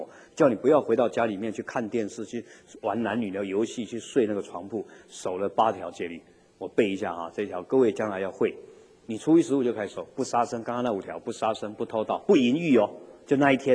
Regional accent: China; 那我们中国人是穿黑色的海青，住在寺庙里面住一天啊

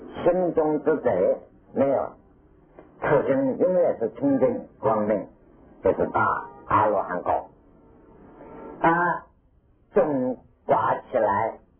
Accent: China; 我们中国人讲三十三天，三十三天是一代天的一个终生而已

